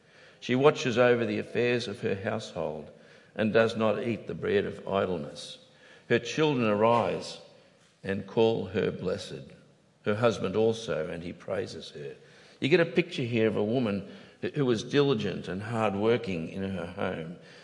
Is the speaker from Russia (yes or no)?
no; Papua New Guinea; When I was growing up in Papua New Guinea, we had a servant. All the years that we lived there, we had a servant who worked in our house. And over the 30 years that we were there